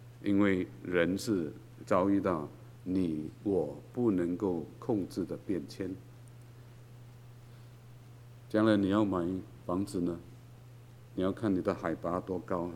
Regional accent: Penang, Malaysia; 那我的家乡槟城也是在海边了。不，就本身就是海岛了

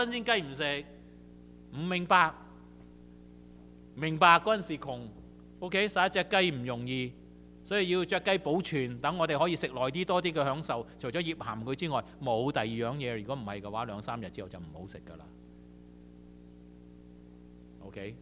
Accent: Taishan, Guangdong, China; 等于我哋起初台山人一样，你以为真系我哋台山人好蠢啊

